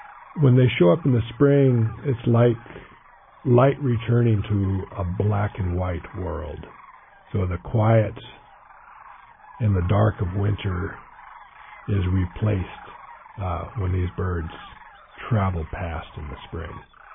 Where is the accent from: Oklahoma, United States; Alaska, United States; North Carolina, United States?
Alaska, United States; Juneau; I've been in Alaska all my life and settled into a little town over there, not too far from my hometown of Juneau